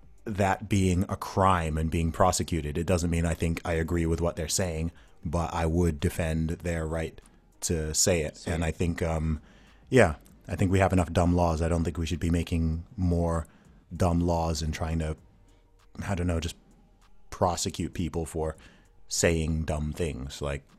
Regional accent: Saudi Arabia; and I grew up in Saudi Arabia, so you have to remember, like, who sets the rules, right?

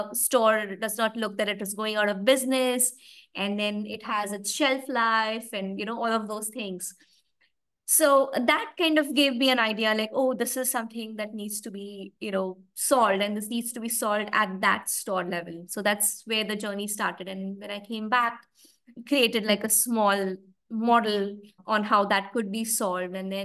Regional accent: Mumbai, Maharashtra, India; English is a second language; now in United Kingdom; coming from India, and I was brought up in Mumbai, where, you know, there are just people everywhere, right?

